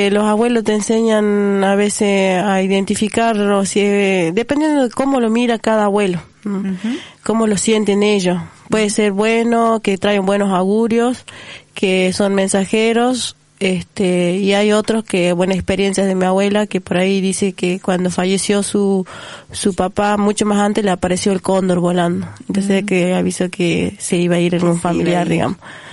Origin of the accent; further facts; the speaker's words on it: Jujuy, Argentina; Nosotros, más que nada, para que mejor se ubiquen, somos de las Salinas Grandes.